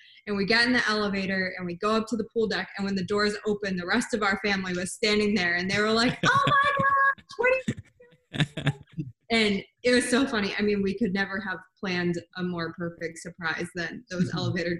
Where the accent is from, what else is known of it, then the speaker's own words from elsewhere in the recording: Florida, United States; I grew up in Florida, so we were pretty close to the ports and had easy access to them.